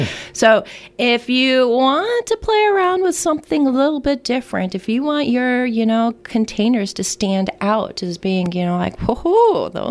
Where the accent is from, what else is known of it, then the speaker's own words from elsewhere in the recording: Florida, United States; I grew up in North Central Florida, and while we did have changes in seasons